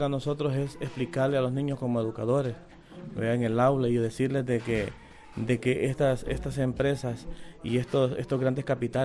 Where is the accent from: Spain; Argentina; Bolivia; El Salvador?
El Salvador; como sociedad salvadoreña siempre hemos sido atropellados porque tratamos de defender nuestros derechos